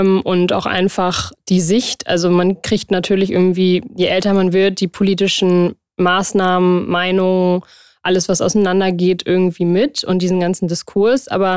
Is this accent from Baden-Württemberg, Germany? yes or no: no; Münster, North Rhine-Westphalia, Germany; Also ich komme aus Münster, aus einem relativ ländlichen Bereich, Gievenbeck, und bin auch zwischen Bauernhöfen aufgewachsen. Ich selbst oder meine Familie hatte keinen, aber wir sind da immer zwischen aufgewachsen